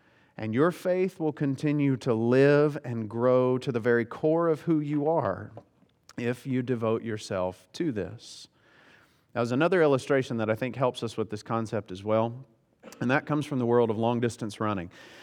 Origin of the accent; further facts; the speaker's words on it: Tennessee, United States; I grew up around some of those, and like in Tennessee, I grew up in Tennessee, and we have a tornado season